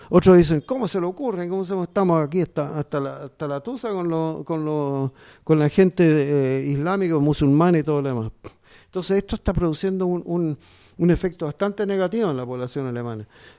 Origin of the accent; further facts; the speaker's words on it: Valparaíso, Chile; born there; Yo soy alemán. Ahora, ¿viste tú cómo se llama? Perdí la nacionalidad chilena. Yo nací en Valparaíso en 1943. Voy a tener este año 73 años. Tengo 72 años, perdí la nacionalidad. Y tengo nacionalidad alemana.